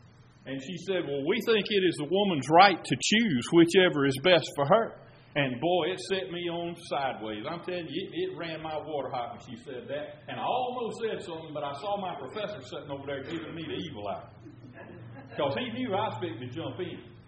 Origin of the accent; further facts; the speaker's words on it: Georgia, United States; I was raised in South Georgia, very conservative, okay?